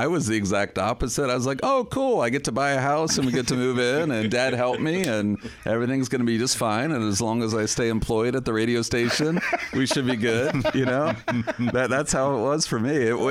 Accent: Newark, United States; I'm always kind of biased because I grew up in Newark and, you know, went to Newark City Schools graduate.

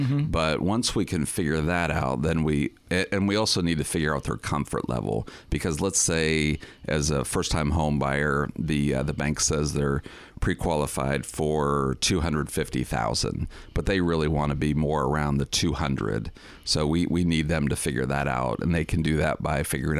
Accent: Newark, United States; I'm always kind of biased because I grew up in Newark and, you know, went to Newark City Schools graduate.

